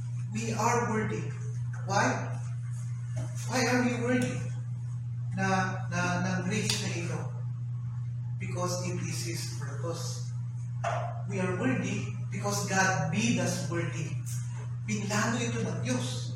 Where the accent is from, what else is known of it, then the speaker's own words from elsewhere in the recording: Calabarzon, Philippines; kami mga kami taga Batangas, paano na kami?